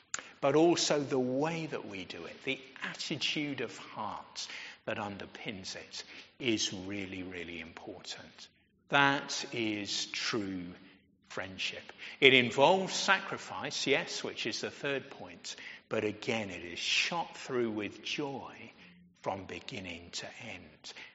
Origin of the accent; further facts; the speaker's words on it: Yorkshire and the Humber, United Kingdom; It might have picked up that I'm from Yorkshire, and so it gives me sort of special interest stories.